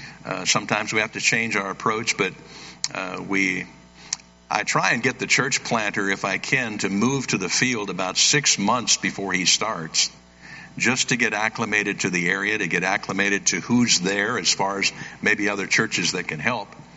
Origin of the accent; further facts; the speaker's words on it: Tacoma, Washington, United States; born there; I was born in Tacoma, Washington.